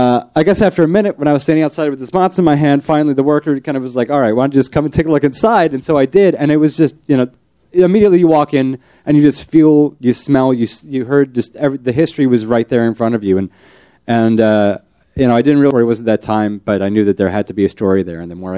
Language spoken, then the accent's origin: English; New Jersey, United States; now in New York City, United States; I grew up in Jersey. I had a long family history in the Lower East Side and was drawn back to the neighborhood.